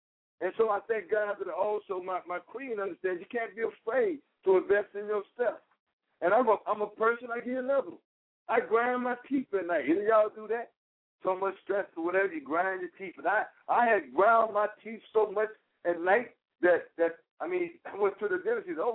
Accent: Mississippi, United States; I was upset when I grew up in Mississippi because there was a dentist there

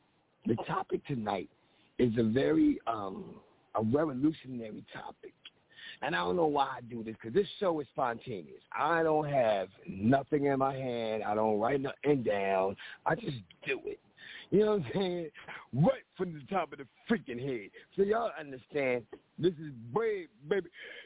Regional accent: Philadelphia, Pennsylvania, United States; and I say yo, because I'm from Philly. We always say yo. So I say yo.

